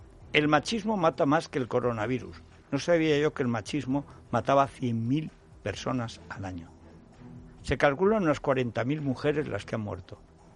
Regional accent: Teruel, Aragon, Spain; Nadie puede ir, por ejemplo, de Madrid a Teruel, a mi pueblo, sin pasar 3 fronteras

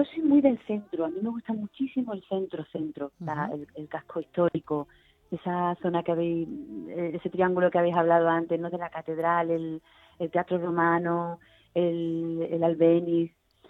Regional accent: Málaga, Andalusia, Spain; haber crecido en Málaga, aunque también tengo una parte mía de Madrid dentro, me ha marcado toda la vida, me ha marcado mi forma de ser, mi acento

